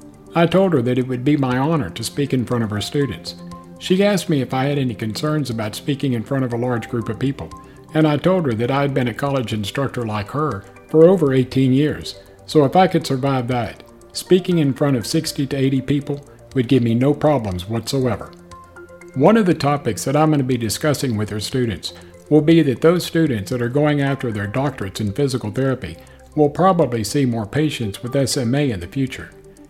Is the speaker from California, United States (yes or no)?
no; Dallas, Texas, United States; which was held in my hometown of Dallas, Texas in June of 2018.